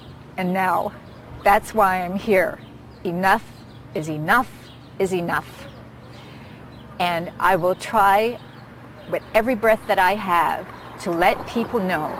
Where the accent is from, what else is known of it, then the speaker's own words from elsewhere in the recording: Mississauga, Ontario, Canada; I'm from Mississauga